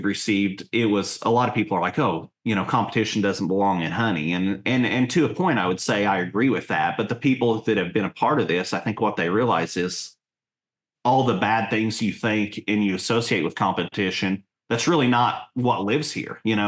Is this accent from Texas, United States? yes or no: no; Missouri, United States; for me growing up in Southwest Missouri